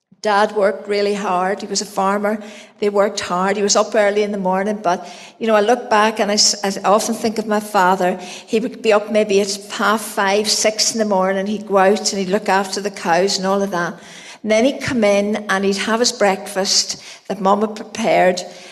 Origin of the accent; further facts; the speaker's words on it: Green Hill, Northern Ireland, United Kingdom; I'm from County Fermanagh. I'm from a little place called Green Hill, which is about 3 miles from Brookborough. So I was brought up there on a farm.